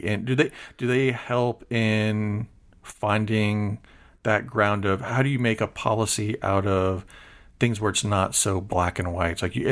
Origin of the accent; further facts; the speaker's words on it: Seffner, Florida, United States; or where I grew up in Sefner, Florida, it's like you're in this bubble, and it's like, I know what's going on in Valrico and Dover and Plant City